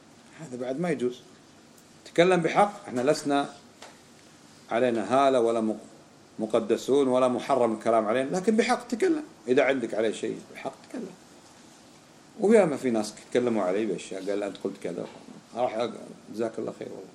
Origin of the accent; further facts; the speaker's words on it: Kuwait; جربناه احنا في بلدنا الكويت لما احتلت العراق الكويت